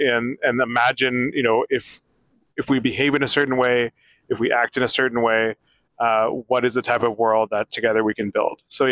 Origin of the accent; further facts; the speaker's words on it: Portland, Oregon, United States; I grew up in Portland, Oregon, which is, I think, an important part of the origin story.